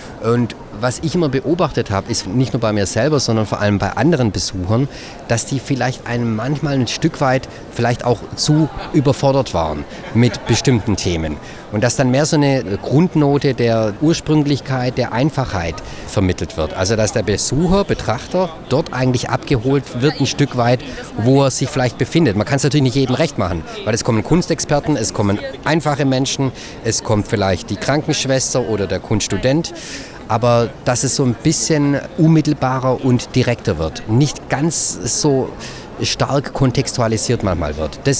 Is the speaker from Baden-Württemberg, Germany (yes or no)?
yes; Göppingen, Baden-Württemberg, Germany; ich komme aus Göppingen.